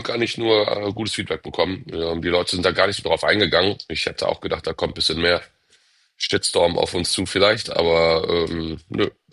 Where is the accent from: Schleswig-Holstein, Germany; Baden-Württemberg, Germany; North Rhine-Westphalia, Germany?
North Rhine-Westphalia, Germany; Ratingen; ich bin ja auf dem Golfplatz groß geworden quasi. Meine Mama hat die Golfclub-Gastronomie gemacht im Düsseldorfer Golfclub in Rating. Da war ich 2